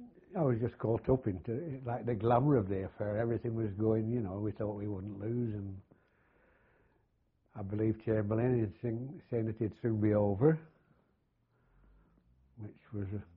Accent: Preston, North West England, United Kingdom; born there; I was born in Preston.

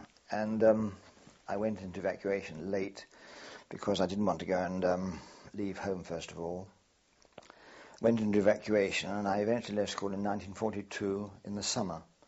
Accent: Ilford, London, United Kingdom; also born or lived in Gants Hill; I was born locally in Ilford and was brought up for the first few years of my life until the war broke out in near Gents Hill.

